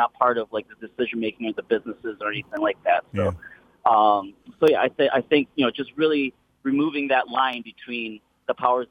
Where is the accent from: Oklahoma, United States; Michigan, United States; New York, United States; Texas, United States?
Michigan, United States; Flint; I'm from Flint, Michigan, and Flint, Detroit have, always had a certain kind of kinship with each other.